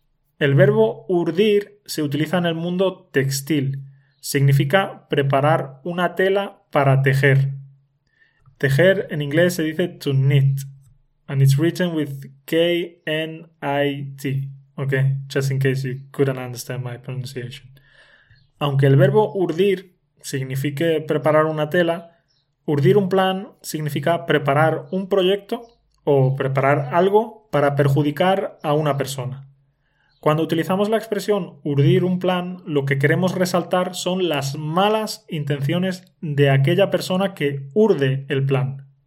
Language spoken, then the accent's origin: Spanish; Spain; Ese nativo soy yo … Y ya sabéis que soy nativo de España